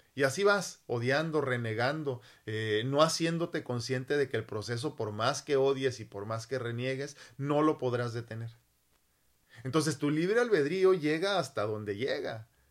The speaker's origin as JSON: {"language": "Spanish", "country": "Mexico", "said": "como mexicanos, como latinos en general, vivimos con esta culpabilidad constante"}